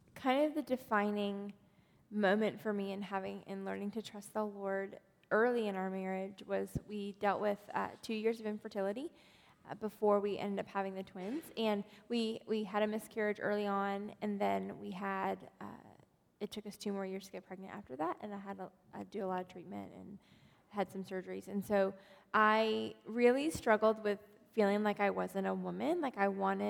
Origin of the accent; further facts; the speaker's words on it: Texas, United States; now in Little Rock, United States; And he's from Ohio, and I grew up in Texas.